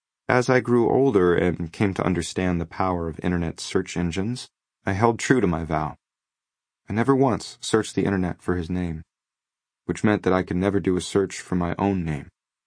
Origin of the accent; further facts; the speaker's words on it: Austin, Minnesota, United States; happened in my hometown of Austin at a time when my mother would have been 3 months pregnant with me.